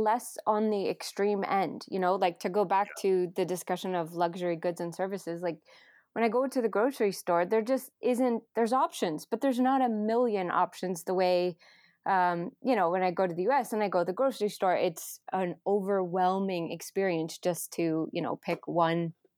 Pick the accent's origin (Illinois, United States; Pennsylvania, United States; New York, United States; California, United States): California, United States; Los Angeles; I'm from Los Angeles, where you know, like the consumer goods are endless.